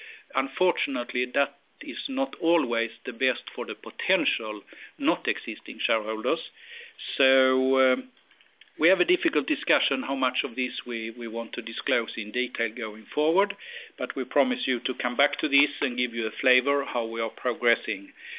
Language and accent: English; Sweden; English is a second language; we are from Sweden, so we're all good Swedish social democrats